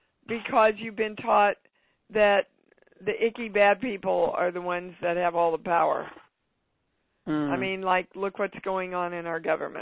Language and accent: English; Kansas, United States; I grew up in Kansas.